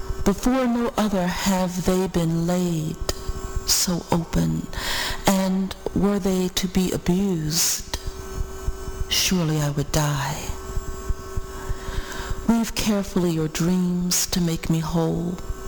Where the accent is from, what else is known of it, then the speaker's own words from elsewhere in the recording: New Orleans, Louisiana, United States; now in Scotch Plains, United States; I grew up in New Orleans, Louisiana, and presently live in Scotch Plains, New Jersey.